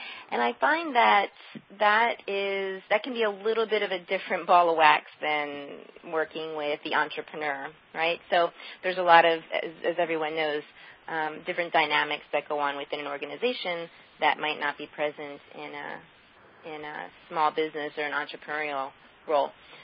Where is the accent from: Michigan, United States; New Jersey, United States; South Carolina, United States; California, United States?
New Jersey, United States; Well, I'm a Jersey girl, originally